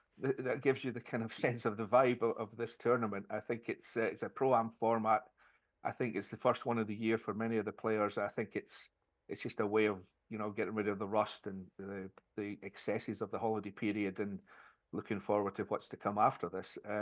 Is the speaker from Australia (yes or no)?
no; Scotland, United Kingdom; we have to remember I'm Scottish English, not English